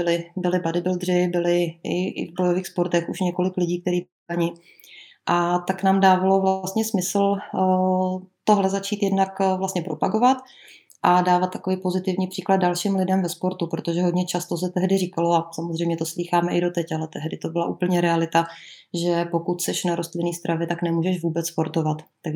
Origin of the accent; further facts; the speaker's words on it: Bohemia, Czechia; U nás v Čechách byl takový moc hezký příklad krávy